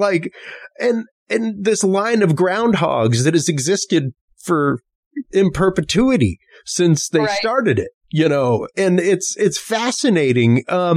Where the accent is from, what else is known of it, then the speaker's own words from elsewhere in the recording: Louisiana, United States; And just being Cajun and understanding a lot of the root of Mardi Gras